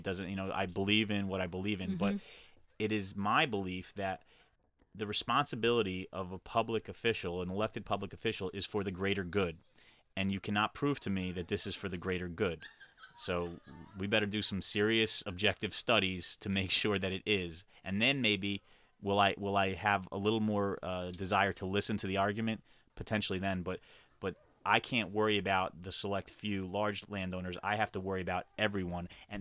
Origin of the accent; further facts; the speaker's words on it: New York, United States; Well, I had actually moved to the Jeffersonville area. I'm originally from the Monticello area, but was essentially born and raised in Sullivan County.